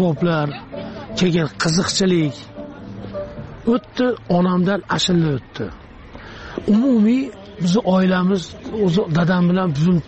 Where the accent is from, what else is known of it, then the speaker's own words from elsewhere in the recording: Oltiariq, Fergana Region, Uzbekistan; born there; moved away; also born or lived in Osh; O'zi asli Farg'onani Oltarig'ida tug'ilganman. Keyin 83-yil O'shga ko'chib kelganmiz